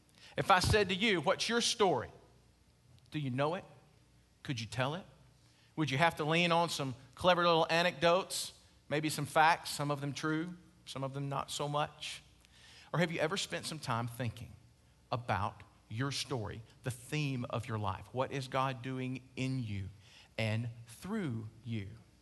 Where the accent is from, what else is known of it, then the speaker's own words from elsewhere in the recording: Alabama, United States; Y'all don't know I'm from Alabama, do you?